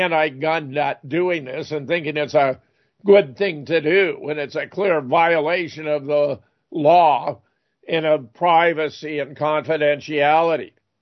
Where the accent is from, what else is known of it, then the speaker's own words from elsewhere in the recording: Pasadena, California, United States; born there; My own parents graduated from UCLA. I was born in Pasadena. I've always liked Southern Cal.